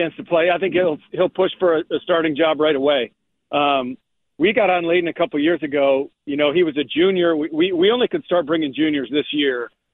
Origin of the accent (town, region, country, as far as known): Michigan, United States